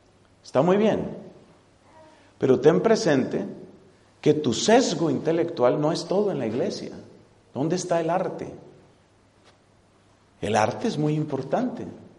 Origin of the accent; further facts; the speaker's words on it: Colombia; decimos en Colombia, mezclilla, decís en España.